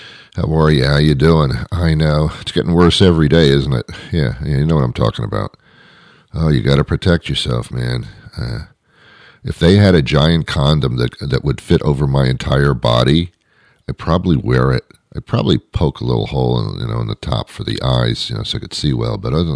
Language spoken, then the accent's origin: English; East Coast, United States; But I'm not from California. I'm from the East Coast of the country.